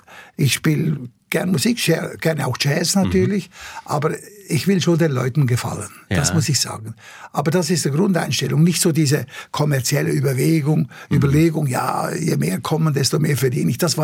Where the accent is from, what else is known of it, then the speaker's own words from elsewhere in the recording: Switzerland; Bei uns in der Schweiz heißt das Speuzknebel.